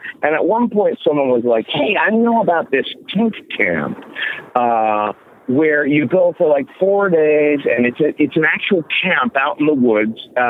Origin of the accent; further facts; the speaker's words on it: Cincinnati, Ohio, United States; I grew up in Cincinnati, Ohio, where it's like, this is a town that has a violently anti-sexual attitude.